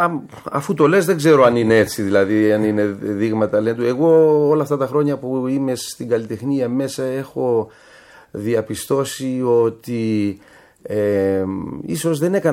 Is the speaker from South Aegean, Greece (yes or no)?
no; Nea Ionia, Attica, Greece; γονείς μου δηλαδή ήρθαν από τη Μικρασία, είμαι πόντιος την καταγωγή και γεννήθηκα και μεγάλωσα στη Νέα Ιωνία, όπου τέλειωσα και το γυμνάσιο της Νέας Ιωνίας.